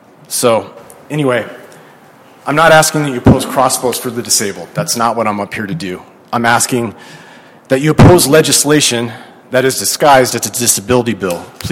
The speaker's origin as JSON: {"language": "English", "town": "Bozeman", "region": "Montana", "country": "United States", "said": "I'm from Bozeman, Montana. I'm a veteran, and I'm an outdoorsman."}